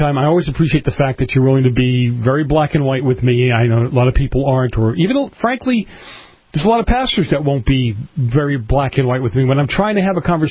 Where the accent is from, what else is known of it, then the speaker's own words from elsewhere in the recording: Boston, Massachusetts, United States; I grew up in Boston. I grew up in a tight-knit community, an Italian community.